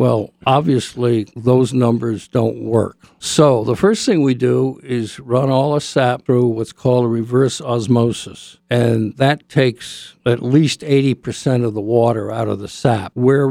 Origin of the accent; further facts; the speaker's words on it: Redding, Connecticut, United States; I grew up in Reading, Connecticut.